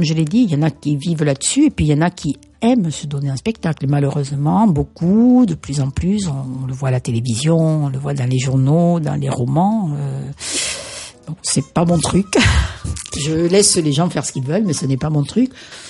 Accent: Southern France, France; first language Occitan; Puisque je suis aussi très profondément occitane dans l'âme, ma première langue que j'ai entendu parler, en même temps que le français, même avant le français, c'est ce qu'on appelait le patois, la langue occitane.

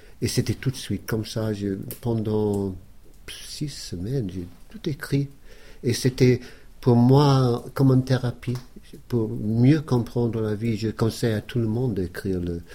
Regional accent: Scotland, United Kingdom; born there; French is a second language; Et ouais, je suis né en Écosse, j'ai toujours ma famille là-bas

